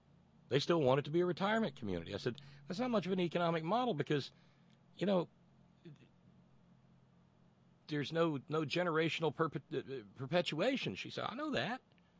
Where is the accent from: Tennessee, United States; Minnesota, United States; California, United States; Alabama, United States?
Alabama, United States; In my hometown, I saw all kinds of development going on. The university there that we used to laughingly call Tuna, the University of North Alabama.